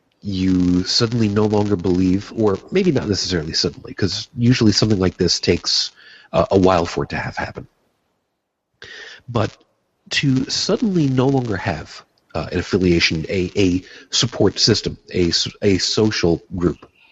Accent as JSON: {"language": "English", "region": "New York", "country": "United States", "tie": "born or raised there", "said": "Where I grew up on Long Island, as an example, I grew up when Newsday was a new thing."}